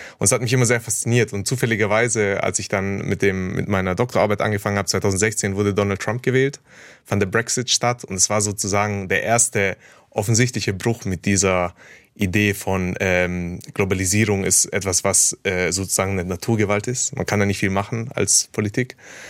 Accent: Waiblingen, Baden-Württemberg, Germany; Ja, ich bin hier geboren in Waiblingen und aufgewachsen, auch zur Schule gegangen. Und habe dann tatsächlich in Tübingen studiert, also auch nicht so weit weg.

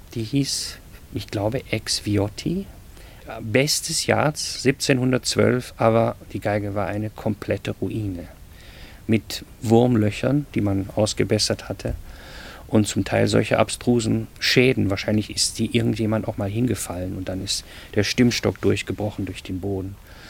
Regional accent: Duisburg, North Rhine-Westphalia, Germany; now in Cologne, Germany; Also ich wohne seit 1985 in Köln, ich bin aus Duisburg. Ich bin sehr verbunden mit meiner Region hier, absolut.

